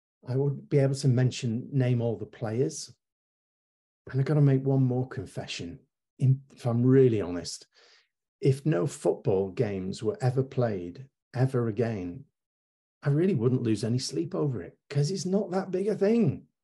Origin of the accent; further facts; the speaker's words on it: Warrington, North West England, United Kingdom; born there; I was born in Warrington, right in the middle of Manchester and Liverpool.